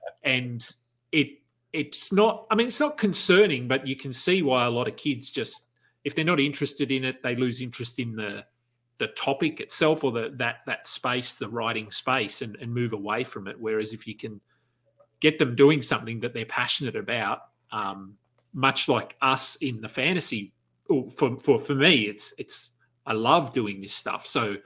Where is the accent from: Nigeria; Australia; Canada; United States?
Australia; I'm asking as an Australian